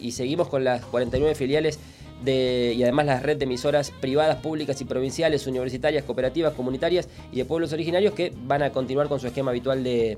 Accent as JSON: {"language": "Spanish", "town": "San Lorenzo", "region": "Santa Fe", "country": "Argentina", "tie": "born or raised there", "also_born_or_lived": "Capitán Bermúdez", "said": "Yo nací en Capitán Bermúdez, pero hice el colegio secundario ahí en el San Carlos de San Lorenzo."}